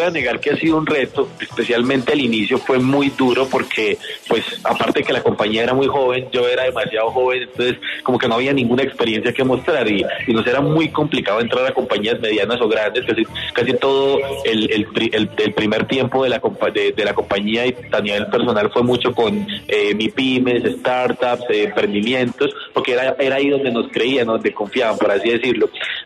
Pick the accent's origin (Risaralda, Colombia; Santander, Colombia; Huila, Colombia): Santander, Colombia; yo vengo del campo, soy santandereano, mis padres han cultivado café orgánico desde hace muchos años, casi 40 años.